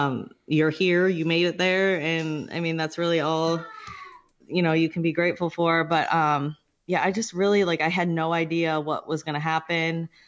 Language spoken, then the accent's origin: English; Akron, Ohio, United States; I cheered all through college at Kent State. I'm originally from Akron, Ohio.